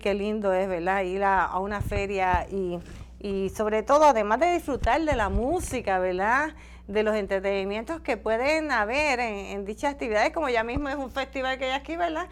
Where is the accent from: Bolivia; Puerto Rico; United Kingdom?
Puerto Rico; Y nosotros como puertorriqueños